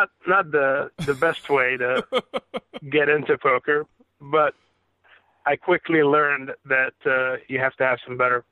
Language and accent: English; Egypt; I grew up in Egypt, and there wasn't, any gambling around there.